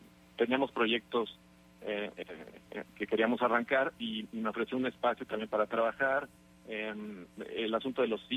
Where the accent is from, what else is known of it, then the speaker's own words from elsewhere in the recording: Mexico City, Mexico; also born or lived in Querétaro; Nací en Querétaro, pero prácticamente viví todos estos años estuve viviendo en la Ciudad de México. Allá estudié, trabajé y hasta hace 5 años nos venimos a vivir aquí a la ciudad, donde vivimos con más tranquilidad